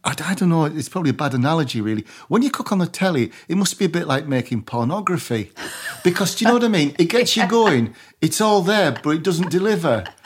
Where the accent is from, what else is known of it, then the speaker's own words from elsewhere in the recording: Barrow-in-Furness, North West England, United Kingdom; I'm from Barrow, you know, you don't turn work down, mate.